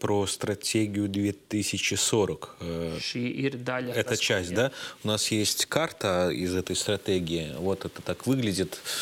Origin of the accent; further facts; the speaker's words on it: Rēzekne, Latgale, Latvia; Возьмем, к примеру, Резекне. Мой родной город, со всем уважением и любовью к нему отношусь